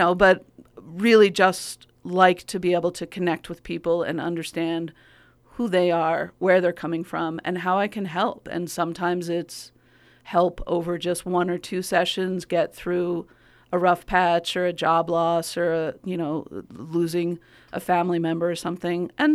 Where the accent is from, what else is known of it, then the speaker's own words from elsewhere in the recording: East Coast, United States; Well, again, I'm from the East Coast, as a lot of people know